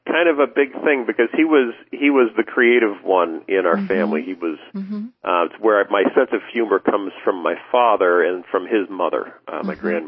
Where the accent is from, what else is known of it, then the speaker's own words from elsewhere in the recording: Iowa, United States; also born or lived in Chicago area, Illinois; And we had moved into to the Chicago area. We grew up originally in Iowa along the Mississippi River.